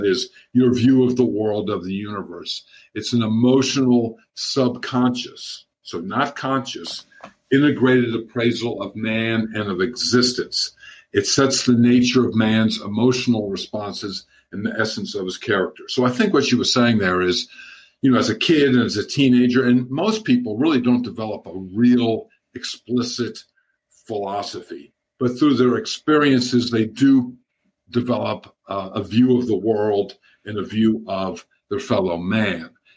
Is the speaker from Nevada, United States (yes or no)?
no; Maryland, United States; But there was in West Virginia, I grew up in Maryland, and we discovered Episcopal Diocese Church Camp, which was called Peterkin.